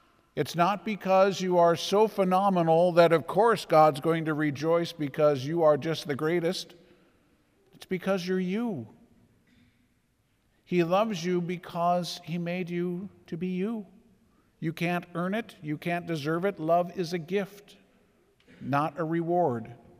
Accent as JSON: {"language": "English", "region": "Minnesota", "country": "United States", "said": "Now we're from Minnesota. Quit complaining is going to be a real problem."}